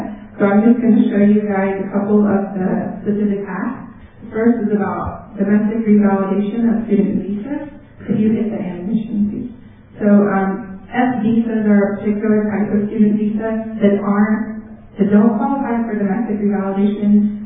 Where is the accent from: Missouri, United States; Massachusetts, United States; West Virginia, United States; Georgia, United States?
Missouri, United States; We were supposed to meet with Congressman Emanuel Cleaver. Missouri is my home state.